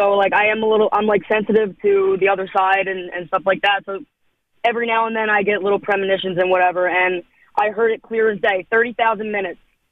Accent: Philadelphia, Pennsylvania, United States; now in Vermont, United States; I was born and raised in South Philly, and I've been living in Vermont for quite some time now

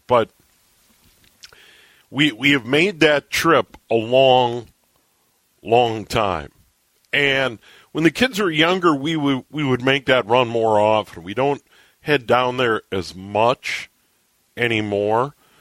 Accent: Minnesota, United States; I was born and raised in the cities.

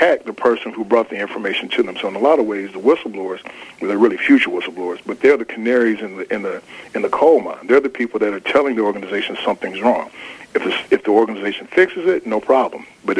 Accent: Arkansas, United States; I'm from Arkansas, River Delta. The soil is rich, but the people are poor. And my hometown was ranked the worst place to live in America 2 years in a row.

